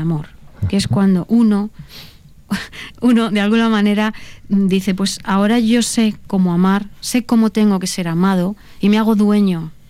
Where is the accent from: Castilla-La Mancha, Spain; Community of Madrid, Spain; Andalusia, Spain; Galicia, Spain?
Castilla-La Mancha, Spain; Albacete; yo soy de Albacete